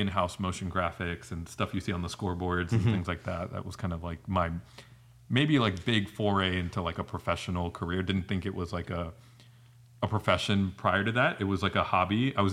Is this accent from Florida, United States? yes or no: yes; Florida, United States; also born or lived in New York; So basically grew up in a Indian Christian household, was born and brought up in New York and then grew up in Florida.